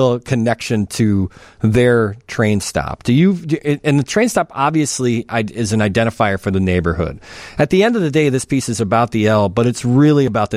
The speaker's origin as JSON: {"language": "English", "town": "Chicago", "region": "Illinois", "country": "United States", "said": "I'm surprised as a Chicagoan that is such a destination."}